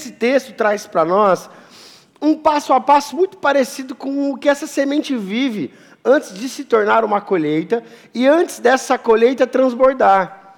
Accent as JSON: {"language": "Portuguese", "region": "Mato Grosso do Sul", "country": "Brazil", "said": "Eu sou lá do interior do Mato Grosso do Sul, então essa memória me vem muito claro desses lugares de muita plantação, perto da cidade lá, muita cana, muita soja, muito café, enfim."}